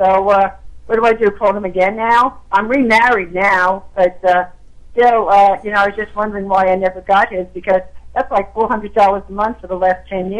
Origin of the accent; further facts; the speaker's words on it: Brooklyn, New York, United States; I'm from Brooklyn, New York, Italian, what can I tell you?